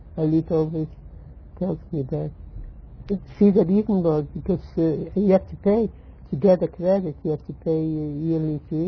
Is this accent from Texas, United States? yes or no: no; Milwaukee, Wisconsin, United States; Because it was a local, I was from Milwaukee.